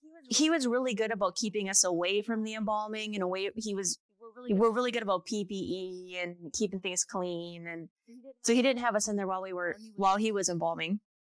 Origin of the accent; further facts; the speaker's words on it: Wisconsin, United States; also born or lived in Minnesota; Wisconsin.